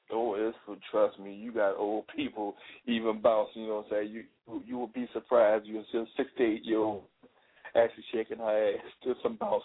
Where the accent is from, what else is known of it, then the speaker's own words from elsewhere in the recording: New Orleans, Louisiana, United States; I'm a big legend in my hometown of New Orleans, Louisiana.